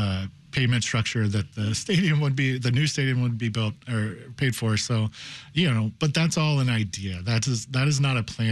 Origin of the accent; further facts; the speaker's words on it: Cincinnati, Ohio, United States; I'm from Cincinnati. I'm loosely a Bengals fan.